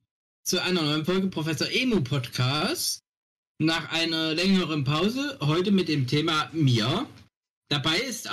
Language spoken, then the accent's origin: German; Zwenkau, Saxony, Germany; born there; also ich bin in Zwenkau geboren.